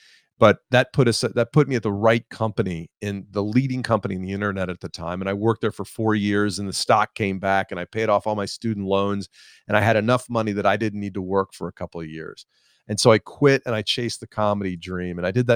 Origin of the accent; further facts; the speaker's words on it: Atlanta, Georgia, United States; Yeah, well, I'm from Atlanta and I live in Atlanta now.